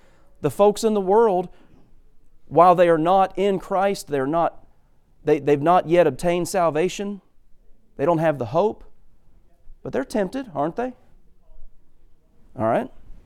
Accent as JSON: {"language": "English", "region": "Ohio", "country": "United States", "tie": "born or raised there", "said": "My dad served as a deacon in the congregation where I grew up in Ohio."}